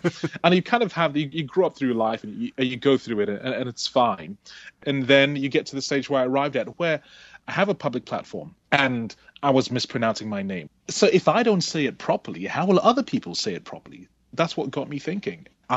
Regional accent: Lagos, Nigeria; I can't speak Igbo, and it's a combination of things. It's been displaced from the Igbo heartland. So when I was growing up in Nigeria, I grew up in Lagos, which is in the southwest of the country.

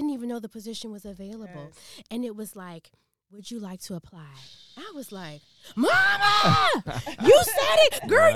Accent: Washington, District of Columbia, United States; When I was younger, I always wanted to go into news because I grew up in D.C.

